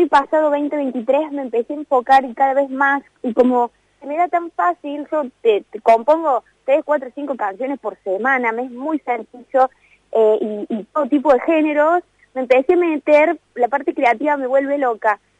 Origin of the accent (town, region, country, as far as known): Argentina